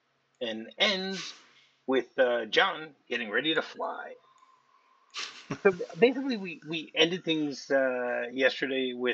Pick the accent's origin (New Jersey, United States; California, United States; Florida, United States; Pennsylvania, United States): New Jersey, United States; You know, I'm also from the Garden State.